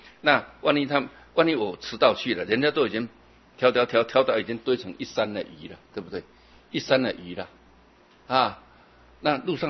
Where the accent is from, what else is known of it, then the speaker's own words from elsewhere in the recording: Yilan County, Taiwan; 我们宜兰人很佩服他